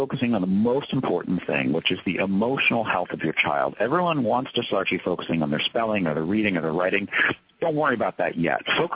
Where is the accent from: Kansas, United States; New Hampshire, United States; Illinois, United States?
New Hampshire, United States; Now, I grew up in New Hampshire. I don't feel shame about the fact that I grew up in New Hampshire. I'm just from New Hampshire.